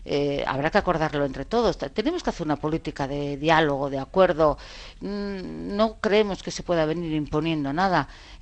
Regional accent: Navarre, Spain; Yo como navarra he visto cómo los ahorros de los navarros han desaparecido.

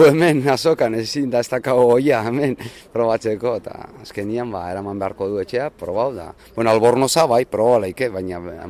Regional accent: Zumaia, Basque Country, Spain; born there; Ta nire aita eta ama herria. Baiek hor jaio dia, baina ni hemen jaio naiz, jaiota Zumaian.

